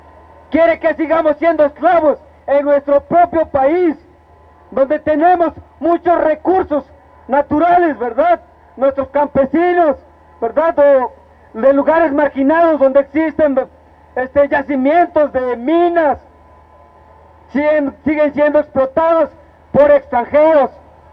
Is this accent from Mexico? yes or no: yes; Mexico; que protesta por sus derechos como mexicanos que somos, ¿verdad?